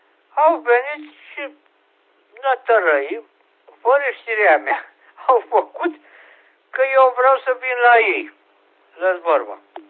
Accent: Moldavia, Romania; now in Oltenia, Romania; Deci eu acum sunt moldovean altoiți în Oltenia. Deci, cum spunem noi, oltean altoi.

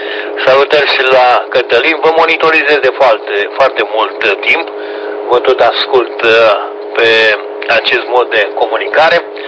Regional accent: Broșteni, Argeș, Romania; Piteștiu e amintirile mele plăcute, zona unde am copilărit, Broșteni, lângă Pitești și Albota.

